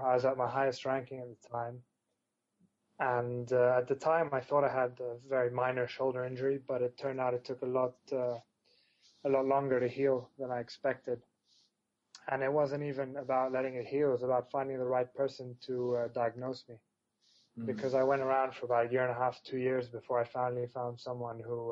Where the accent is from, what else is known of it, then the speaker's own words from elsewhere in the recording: Egypt; also born or lived in London; I was born in London, and I grew up in Egypt, and the reason I grew up in Egypt is basically because we've had a civil war in Lebanon